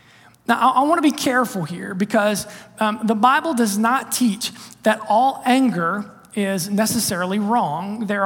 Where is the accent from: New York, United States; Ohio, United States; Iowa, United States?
Ohio, United States; I'm from Southern Ohio. Cut me some slack, okay?